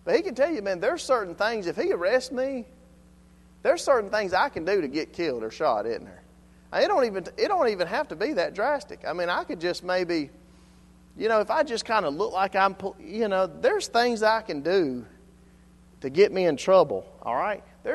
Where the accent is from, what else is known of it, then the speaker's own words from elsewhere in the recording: United States; So what I'm saying is, a man, as an American, we understand that sometimes people die for what we believe